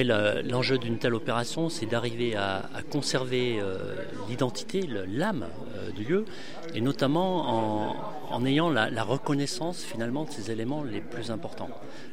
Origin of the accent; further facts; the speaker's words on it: Auvergne-Rhône-Alpes, France; je suis natif de Haute-Loire.